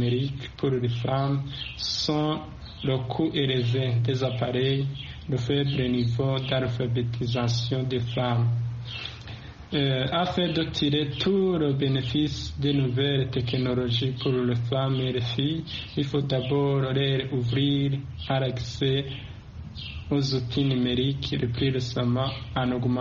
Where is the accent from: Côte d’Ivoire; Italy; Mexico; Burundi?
Burundi; Par exemple, chez nous au Burundi